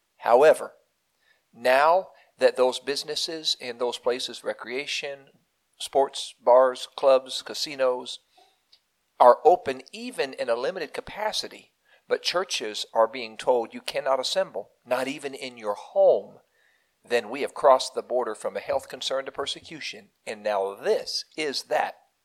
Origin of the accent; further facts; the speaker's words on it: Ohio, United States; my great state here, my home state, my alma mater state, the state of Ohio.